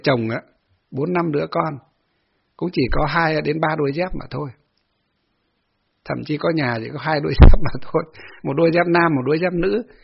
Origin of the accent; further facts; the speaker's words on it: Hòa Bình, Vietnam; những bà con ở quê hương của chúng tôi ngày xưa ở trên Hòa Bình